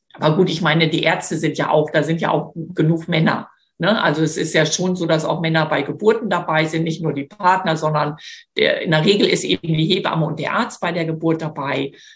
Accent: Lower Saxony, Germany; now in Hamburg, Germany; ich komme aus Niedersachsen und so richtig vom platten Land.

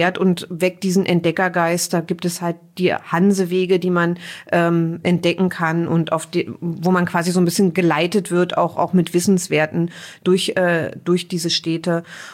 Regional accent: Stendal, Saxony-Anhalt, Germany; born there; also born or lived in Berlin; genau, ich bin natürlich in Stendal geboren und lebe dort und ich lebe wirklich sehr, sehr gerne in Stendal.

